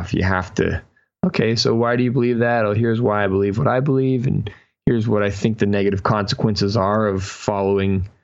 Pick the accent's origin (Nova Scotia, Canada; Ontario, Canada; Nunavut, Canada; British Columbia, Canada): British Columbia, Canada; Vancouver; I'm from Vancouver. So, pretty standard version of spirituality for Vancouver is what I grew up around.